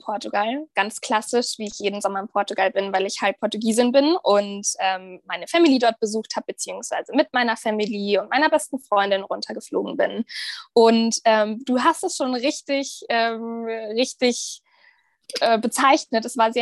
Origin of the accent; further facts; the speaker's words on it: Munich, Bavaria, Germany; München ist meine Heimat. Ich liebe München. Ich fühle mich super wohl dort.